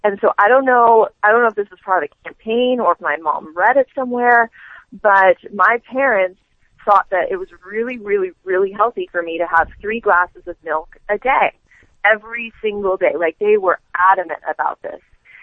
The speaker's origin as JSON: {"language": "English", "town": "Los Angeles", "region": "California", "country": "United States", "tie": "born or raised there", "said": "when I was growing up in San Fernando Valley in Los Angeles"}